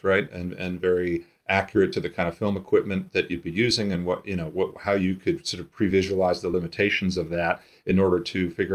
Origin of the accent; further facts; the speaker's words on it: New York, United States; I think, you know, growing up in New York, I didn't know a whole lot about the industry